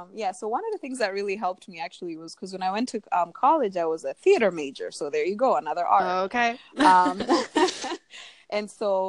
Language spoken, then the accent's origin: English; Kenya; moved away; when I was back home in Kenya. And then I moved here, and then the whole thing of popularity. So growing up in Kenya, popularity really came with how well you did in school